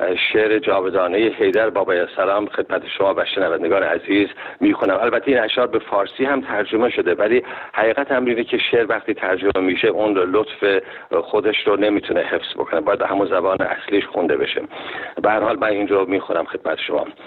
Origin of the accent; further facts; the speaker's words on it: Iran; born there; شهر زادگاه من در کنارش هست، دریاچه ارومیه